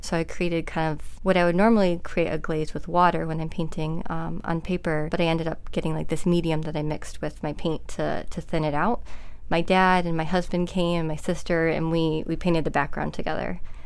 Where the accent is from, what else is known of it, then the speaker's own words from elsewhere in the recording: Bowling Green, Ohio, United States; also born or lived in Brazil; So I grew up in Bowling Green for the most part, spent a little time in Brazil as a kid.